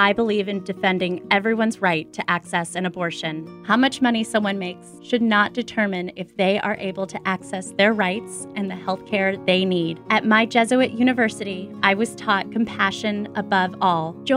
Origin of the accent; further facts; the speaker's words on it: Salem, Oregon, United States; I grew up in Salem, and I am a Catholic for choice.